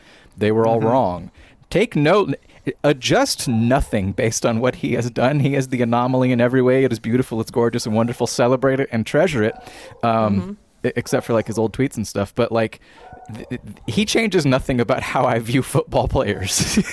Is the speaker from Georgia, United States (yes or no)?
yes; Georgia, United States; born there; I was born in Georgia, unlike y'all.